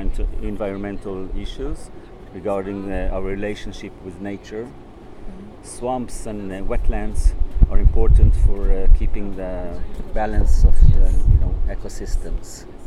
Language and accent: English; Israel; now in Jerusalem; I'm an artist from Israel. I live in Jerusalem.